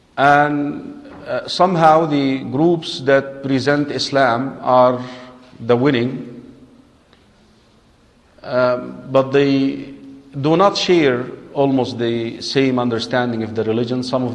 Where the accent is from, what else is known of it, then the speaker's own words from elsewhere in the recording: Egypt; You probably know that I come from Egypt.